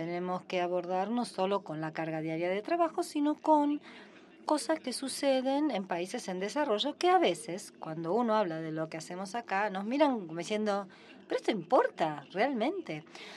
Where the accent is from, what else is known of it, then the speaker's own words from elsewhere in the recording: Argentina; yo vengo de la Argentina y soy representante de Argentina ante el GAC